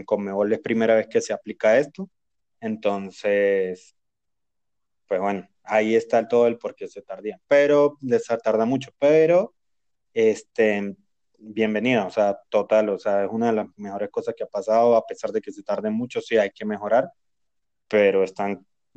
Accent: Venezuela; yo como venezolano puedo dar mi opinión

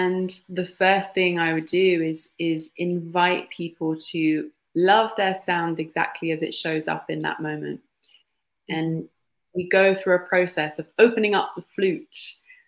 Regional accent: United Kingdom; I am a British woman.

